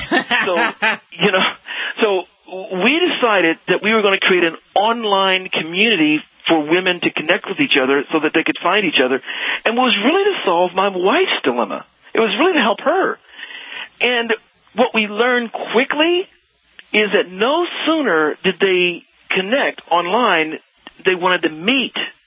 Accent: Dayton, Ohio, United States; moved away as an adult; now in Dallas, United States; 12 years ago, when we moved to Dallas from Dayton, Ohio, is where we're originally from

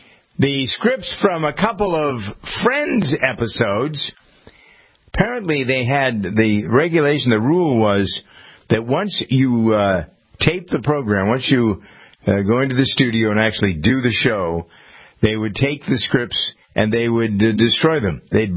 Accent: Framingham, Massachusetts, United States; if I ask my guys here in my hometown of Framingham

